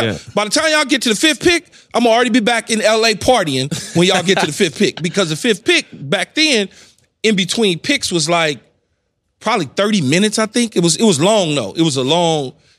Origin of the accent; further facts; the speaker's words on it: Los Angeles, California, United States; Man, I grew up in South Central L.A. Yeah. At 11 years old, I was sleeping in cars with my ma.